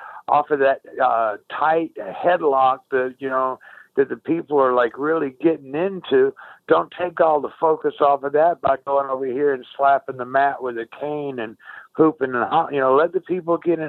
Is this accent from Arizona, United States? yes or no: no; Tampa, Florida, United States; born there; I was born in Tampa, Florida, but I guess it's as much of a hometown as I've ever had. I lived in 21 places before I started first grade in school.